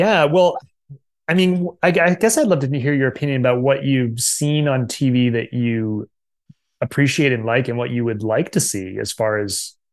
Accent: Massachusetts, United States; I grew up in Massachusetts, so not too far.

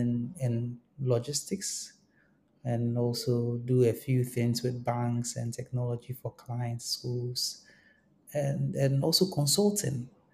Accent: Ghana; For those who are hearing me for the first time, I'm based in Ghana. I'm Ghanaian

